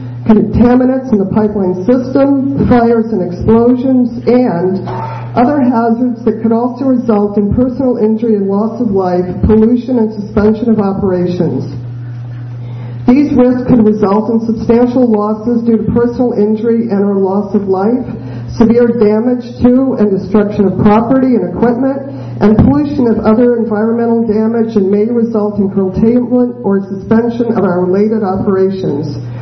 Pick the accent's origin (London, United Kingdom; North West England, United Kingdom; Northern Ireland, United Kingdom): Northern Ireland, United Kingdom; Belfast; I'm from Belfast, and I'm just a regular person.